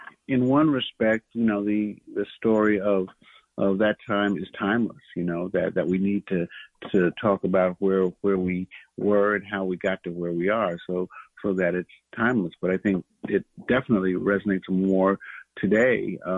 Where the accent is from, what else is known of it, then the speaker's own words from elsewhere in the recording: New York City, New York, United States; I was born in Harlem at Sydenham Hospital. I lived for the first 13 years of my life on 148th Street, Riverside Drive. I now live on 143rd Street and Convent Avenue.